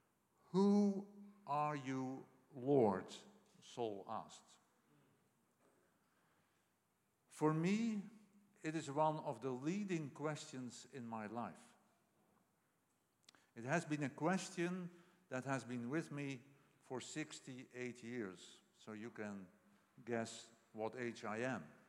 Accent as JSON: {"language": "English", "country": "Netherlands", "tie": "born or raised there", "said": "I grew up in the Netherlands, which is a very small country somewhere in northwestern Europe. And also in that small country, you have what is called a Bible Belt. And I grew up at the Bible Belt of the Netherlands."}